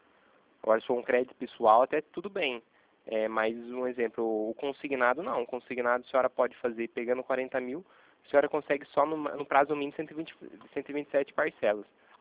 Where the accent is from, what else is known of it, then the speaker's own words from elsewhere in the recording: São Paulo, Brazil; É que eu sou de São Paulo.